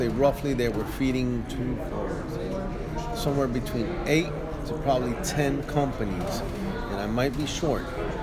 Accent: Rio Piedras, Puerto Rico; I was born in January 9, 1969, in Rio Piedras, Puerto Rico.

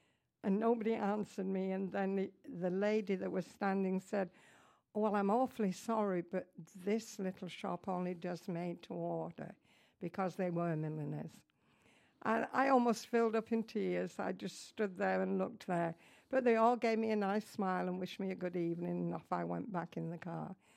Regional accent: North West England, United Kingdom; now in United States; And I grew up around the English Lake District, but I never experienced black shot ice.

